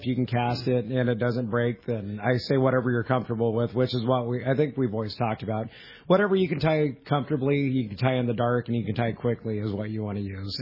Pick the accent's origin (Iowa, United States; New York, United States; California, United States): California, United States; Fillmore; I grew up in Fillmore, up in Ventura County, by Magic Mountain, and as a kid, I loved bass fishing, trout fishing. I lived by Fillmore Fish Hatchery.